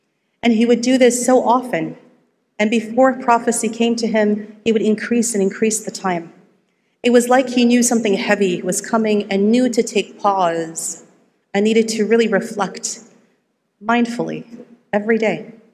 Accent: California, United States; I come from Silicon Valley in California. It is busy, busy, busy lifestyle.

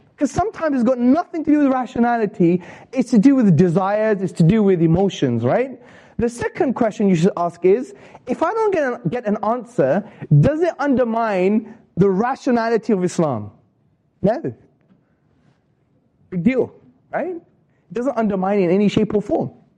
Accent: Hackney, London, United Kingdom; I'm from Hackney, so...

